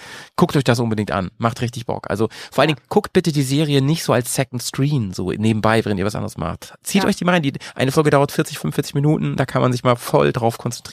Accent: Lower Saxony, Germany; da wo ich herkomme, Steinhuder Meer, vielleicht kennt das ja eine oder die andere

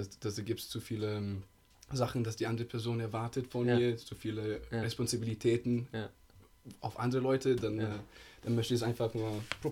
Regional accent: Namibia; also born or lived in Ticino, Switzerland / South Africa; now in Switzerland; Ich bin Schweizer geboren, aus Tessin. Aber bin, seitdem ich 6 Jahre bin, in südlichen Afrika aufgewachsen.

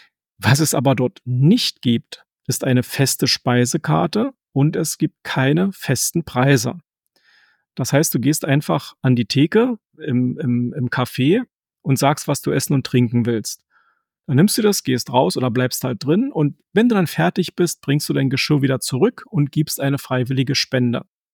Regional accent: Berlin, Germany; So, und nun geht am Ende der Folge wie immer ein kleiner Gruß in meine Heimatstadt Berlin.

